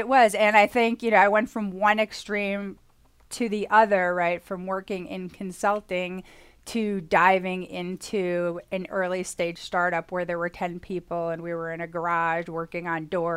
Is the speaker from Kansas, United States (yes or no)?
no; Milwaukee, Wisconsin, United States; I grew up in Milwaukee, Wisconsin, and it was great. I mean, I have a fondness for people from the Midwest.